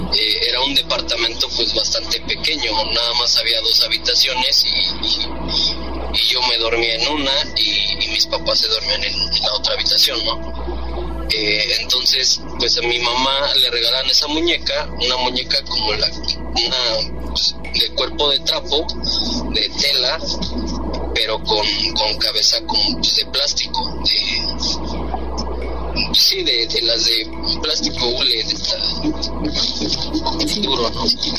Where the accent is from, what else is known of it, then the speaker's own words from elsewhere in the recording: Toluca, State of Mexico, Mexico; born there; now in Querétaro, Mexico; Yo vivo en Querétaro, del estado de Querétaro, pero nací en Toluca. De allá es toda mi familia, del Estado de México.